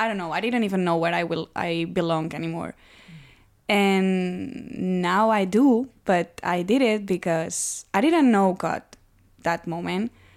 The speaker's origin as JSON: {"language": "English", "country": "Spain", "second_language": "English", "moved": "as an adult", "said": "I'm from Spain, so I was living there like since, I don't know, 8 months ago."}